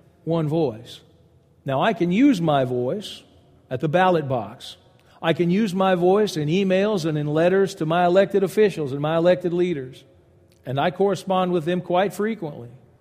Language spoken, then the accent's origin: English; the South, United States; I'm proud to be an American. I was raised in the South.